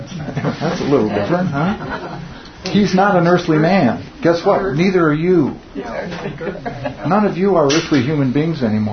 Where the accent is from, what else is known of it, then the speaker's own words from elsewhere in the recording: Iowa, United States; born there; But I'm not from Ireland, you know? I was born in Iowa. I'm not from Iowa. I'm not even from Denver.